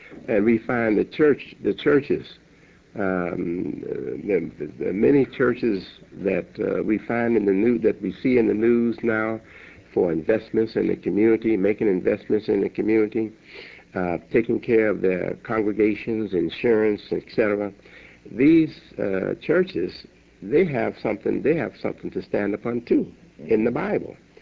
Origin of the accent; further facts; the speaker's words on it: Chicago, Illinois, United States; As you know, I'm a Chicagoan, and you are too.